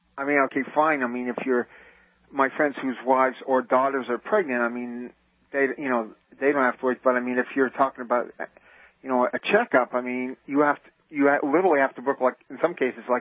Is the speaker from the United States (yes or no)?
no; Canada; Right, I'm a Canadian.